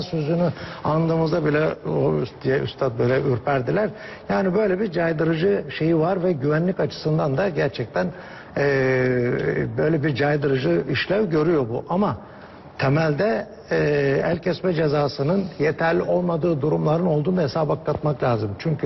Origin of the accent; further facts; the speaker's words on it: Aegean Region, Turkey; Ben Ege'liyim, bizde işte Yunan tohumu bilmem ne böyle öğretilmişti.